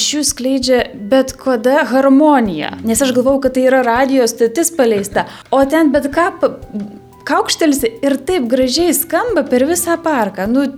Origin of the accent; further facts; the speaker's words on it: Alytus, Alytus County, Lithuania; now in Sweden; šiuo metu gyvenu Švedijoje, tačiau esu kilusi iš Alytaus ir netgi kaip paskaičiavome namuose, tai jau 5 kartos Alytuje gyveno.